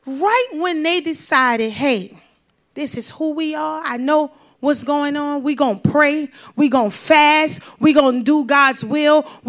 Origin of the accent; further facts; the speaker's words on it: New Orleans, Louisiana, United States; I'm from New Orleans, and so they use different words.